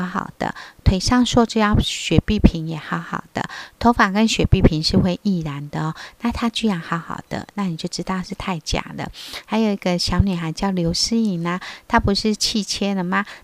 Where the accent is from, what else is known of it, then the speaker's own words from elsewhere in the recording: China; 所以我们中国人都是讲善恶有报的嘛